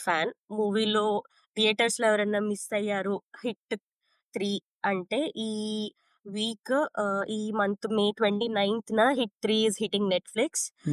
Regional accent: Rajahmundry, Andhra Pradesh, India; moved away as an adult; now in Australia; నేను last August లో India నుంచి ఆస్ట్రేలియాకి రావడం అయితే జరిగింది. రీసెంట్ గానే వచ్చాను. ఆఫ్టర్ మ్యారేజ్ ఇక్కడికి నేను షిఫ్ట్ అవడం జరిగింది. మాది రాజమండ్రి అండి.

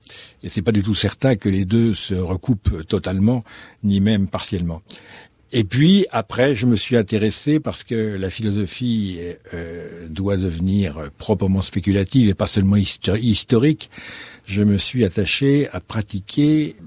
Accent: France; quand on est français

